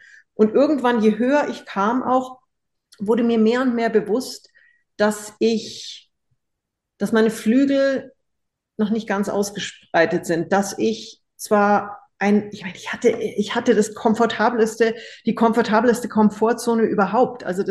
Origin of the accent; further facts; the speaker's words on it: Munich, Bavaria, Germany; Ich komme aus München